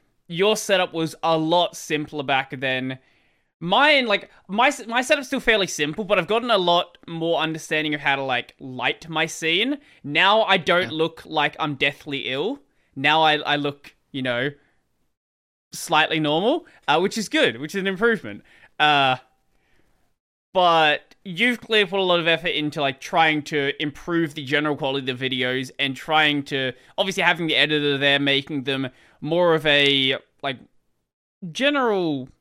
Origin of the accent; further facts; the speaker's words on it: Australia; I'm Australian, so we speak English, but it's a little bit broken sometimes. my accent has cleaned up quite a bit since I've been doing like YouTube stuff and, you know, speaking to Americans, speaking to Europeans.